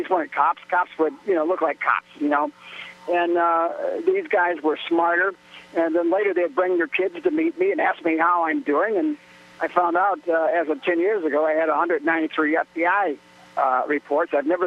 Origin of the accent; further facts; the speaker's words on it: Chicago, Illinois, United States; also born or lived in Los Angeles; now in Sonoma County, United States; No, I grew up in Chicago, basically spent most of my young adult life in Venice Beach, Southern California, with trips for a year or two back and forth to D.C. as an activist.